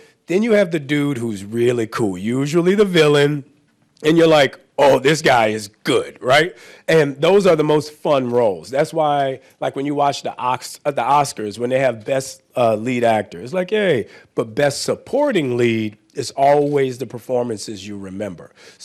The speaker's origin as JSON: {"language": "English", "town": "New Orleans", "region": "Louisiana", "country": "United States", "said": "Like, I'm from New Orleans, so my biggest goal was to perform every year at the kids' tent at Jazz Fest."}